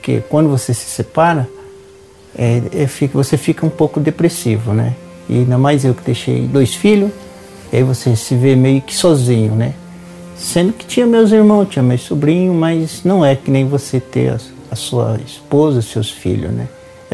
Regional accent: Bahia, Brazil; also born or lived in São Paulo; now in Maringá, Brazil; Eu saí da Bahia em 91, cheguei em São Paulo em 91 e fiquei até 2006. Em 2006, o casamento não deu certo, eu me separei e vim até Maringá.

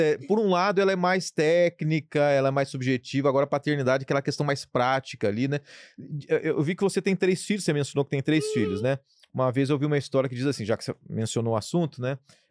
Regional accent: Poços de Caldas, Minas Gerais, Brazil; Sou mineiro também

